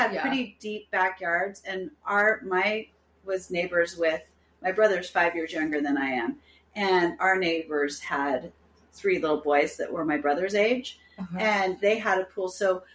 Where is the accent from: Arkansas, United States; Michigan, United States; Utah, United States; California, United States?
Utah, United States; and I were raised in Utah, which is a Mormon